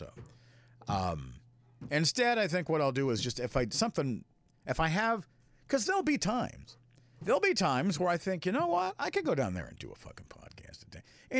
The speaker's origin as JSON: {"language": "English", "country": "United States", "said": "but the underpinnings of it annoy me as an American."}